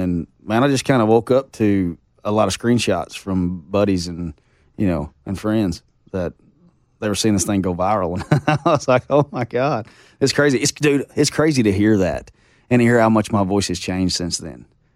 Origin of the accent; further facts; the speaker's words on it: the Ozarks, United States; So, you know, I was born and raised in the Ozarks, and I grew up fishing 4 or 5 days a week with my grandpa, and we fished Bear Creek, the Little Red River, and the Buffalo River.